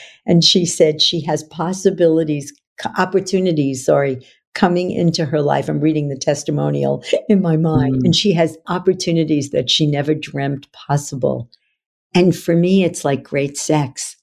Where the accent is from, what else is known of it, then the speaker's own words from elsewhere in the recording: New York, United States; And I was from New York. I was not woo-woo.